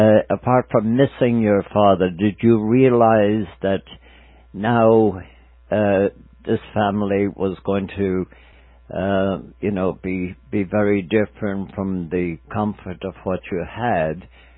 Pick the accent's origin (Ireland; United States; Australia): Ireland; Attymass, Connacht; also born or lived in Ballina; that we were born probably around a mile from one another in Ballina, but I grew up in Attymass, in the village actually of Carrick Castle, which as the crow flies probably a little more than 2 miles out the road.